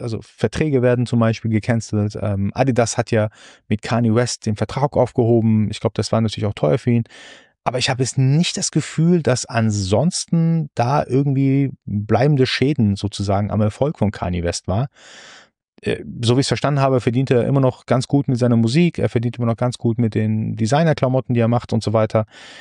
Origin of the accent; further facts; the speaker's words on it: Heidelberg, Baden-Württemberg, Germany; Ich bin mit 2 Jahren hierher gekommen. Heidelberg ist meine Heimatstadt, hat mich wunderbar aufgenommen.